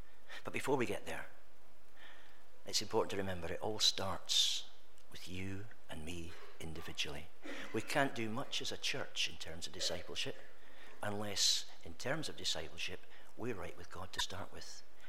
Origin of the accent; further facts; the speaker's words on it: Scotland, United Kingdom; When I was growing up in the Brethren Assemblies in Scotland